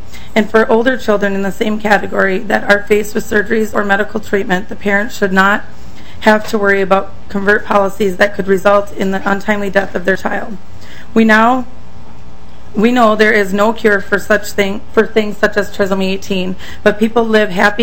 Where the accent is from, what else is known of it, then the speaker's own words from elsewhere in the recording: Baxter, Minnesota, United States; We're from Baxter, Minnesota.